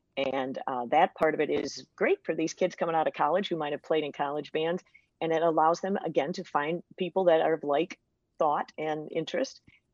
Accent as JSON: {"language": "English", "town": "Petoskey", "region": "Michigan", "country": "United States", "tie": "born or raised there", "said": "I was involved with community bands and orchestras growing up in the Petoskey area."}